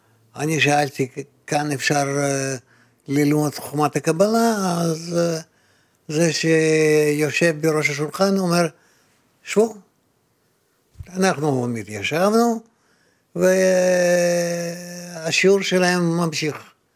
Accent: Rehovot, Central District, Israel; אז אני הסברתי לו, שאנחנו מרחובות, שאנחנו לומדים, קוראים זוהר, ומחפשים לעצמנו מורה.

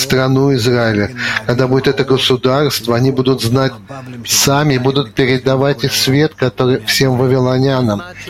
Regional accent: Russia; now in Israel; я из России

